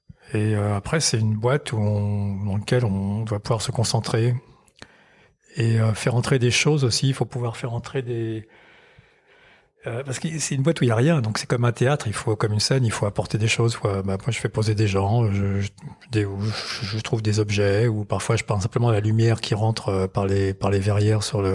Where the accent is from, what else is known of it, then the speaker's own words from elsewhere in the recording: Sarcelles, Île-de-France, France; also born or lived in Nanterre / Courbevoie; je suis né dans la banlieue parisienne, à Nanterre. Après, mes parents habitaient à Courbevoie. Ensuite, à Sarcelles. Qui était une cité toute neuve à l'époque. C'était autour de l'époque de mai 68.